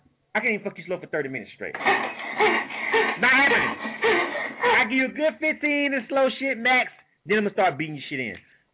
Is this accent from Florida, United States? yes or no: yes; Florida, United States; I'm from Florida, though. So we used to goddamn just go for shit. That's why now people don't understand. Us Florida guys, you have to understand where we're from and the music and culture of where we're from.